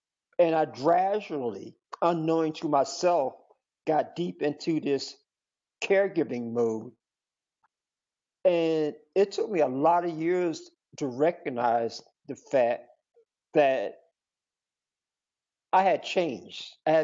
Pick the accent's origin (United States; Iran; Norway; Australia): United States; Philadelphia, Pennsylvania; I'm from Philadelphia. I'm still kind of like childlike.